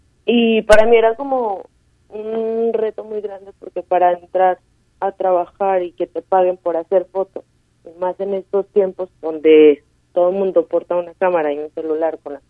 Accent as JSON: {"language": "Spanish", "town": "Ocotlán", "region": "Jalisco", "country": "Mexico", "lives_now": "Guadalajara, Mexico", "said": "Yo soy de Ocotlán, de hecho, no soy de Guadalajara. Tengo tres años viviendo en Guadalajara."}